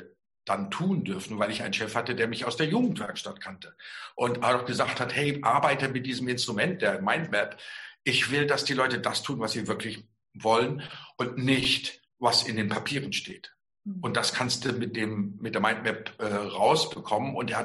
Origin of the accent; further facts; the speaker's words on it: Lower Saxony, Germany; Ich komme eigentlich aus der Gegend von Hannover-Hildesheim, bin in Himmelstür zur Schule gegangen